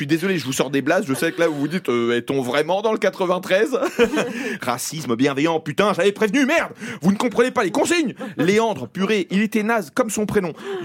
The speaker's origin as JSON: {"language": "French", "region": "Corsica", "country": "France", "said": "Mais moi, je ne peux pas être colonisateur parce que je viens de Corse."}